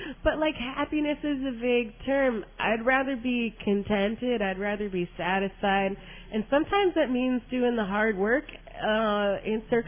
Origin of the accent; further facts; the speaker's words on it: Chicago, Illinois, United States; I'm from Chicago, but I grew up going every summer to a cabin in Forest County near Wabino